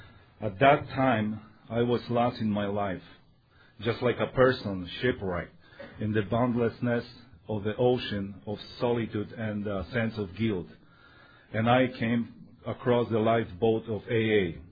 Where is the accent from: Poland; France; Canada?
Poland; English is a second language; I am alcoholic from Poland.